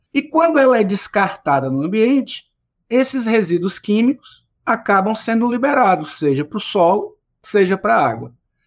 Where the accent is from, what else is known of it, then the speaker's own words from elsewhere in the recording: Ceará, Brazil; moved away as an adult; also born or lived in Rio Grande do Sul; now in Santos, Brazil; sou cearense. Eu emigrei do Ceará quando terminei minha graduação e meu mestrado e fiz doutorado no Rio Grande do Sul na área de oceanografia. E aí por lá passei algo em torno de 7 anos, quando prestei concurso aqui para o Instituto do Mar, em Santos, onde estou desde então